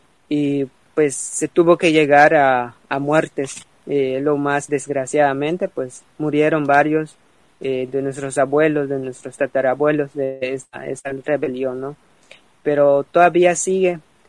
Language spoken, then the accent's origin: Spanish; Xpichil, Quintana Roo, Mexico; soy del estado de Quintana Roo, específicamente de la comunidad de Xpichil, del municipio de Felipe Carrillo Puerto.